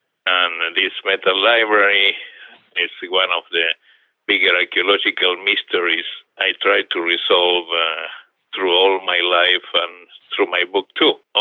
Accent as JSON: {"language": "English", "region": "Buenos Aires", "country": "Argentina", "tie": "born or raised there", "said": "I was growing up in Argentina, in Buenos Aires"}